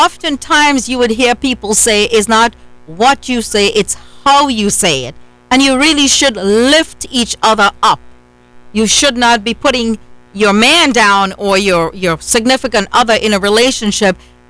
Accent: Trinidad & Tobago; I have to say, I grew up in Trinidad, and I saw it.

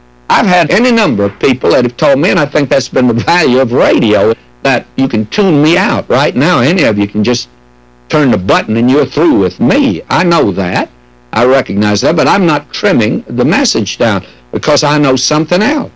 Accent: the South, United States; I was brought up in the South. I never knew there was but one kind of biscuit, and that was a hot biscuit.

